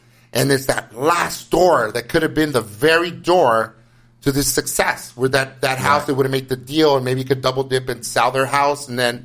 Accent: Los Angeles, California, United States; like I grew up in East L.A., that sound like a person from East L.A.

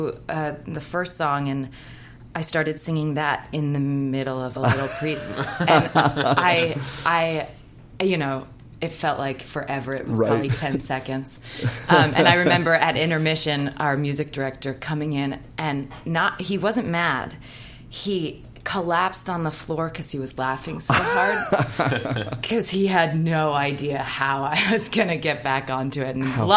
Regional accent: Encinitas, California, United States; I grew up in Encinitas.

